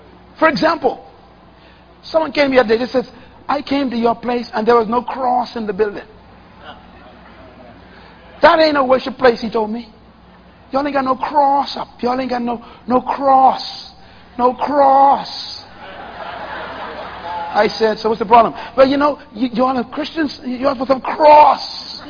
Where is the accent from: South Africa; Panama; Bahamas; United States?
Bahamas; Nassau, New Providence; When I was growing up in Baintown, when you walk over a grave, you spit on your finger and you keep it in the air until it dry.